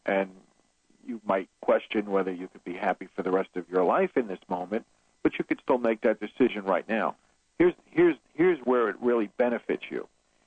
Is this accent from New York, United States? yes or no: yes; New York City, New York, United States; I grew up in New York City, and there wasn't a lot of parking spaces in New York.